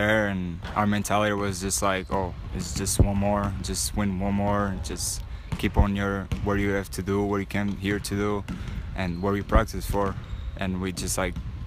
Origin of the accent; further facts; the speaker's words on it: Coimbra, Coimbra District, Portugal; English is a second language; now in United States; Portugal, like a little town like called Coimbra. It's like a student city in Portugal